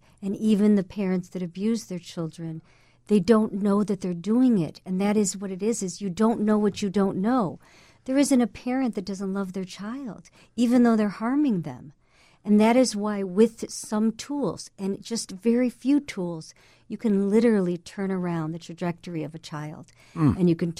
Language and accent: English; Winnetka, Illinois, United States; And I grew up in Winnetka, so I can speak to that experience a little bit